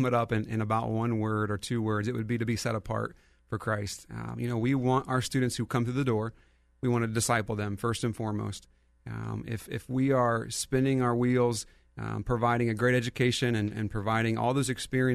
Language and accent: English; Ohio, United States; One of the things with me growing up in Pickaway County, I went to public education myself, Logan Elm